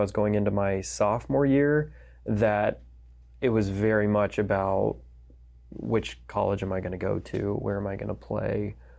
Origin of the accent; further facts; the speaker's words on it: Colorado, United States; So I was brought up in just outside of Denver.